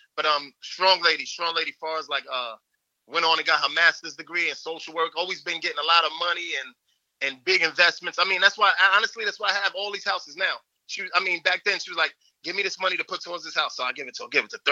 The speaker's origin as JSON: {"language": "English", "town": "Yonkers", "region": "New York", "country": "United States", "said": "Yonkers, New York is not too far from Mount Vernon. It's in Westchester."}